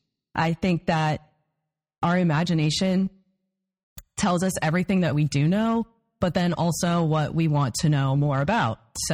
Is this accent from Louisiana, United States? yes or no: yes; River Ridge, Louisiana, United States; Sure. So I grew up in River Ridge, and I went to St. Matthew all my life.